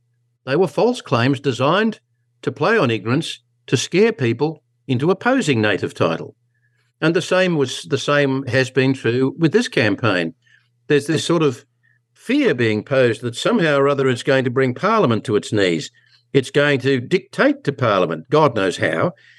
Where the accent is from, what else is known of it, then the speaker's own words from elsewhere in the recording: Queensland, Australia; Well, I grew up in Queensland.